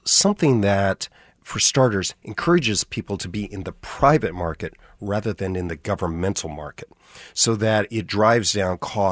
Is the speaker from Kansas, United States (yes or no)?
yes; Hays, Kansas, United States; I grew up in Hayes.